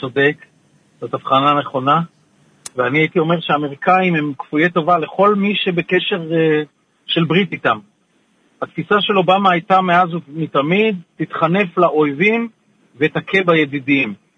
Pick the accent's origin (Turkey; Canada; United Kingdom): Turkey; Hebrew is a second language; זה אני טורקי אומר את הדברים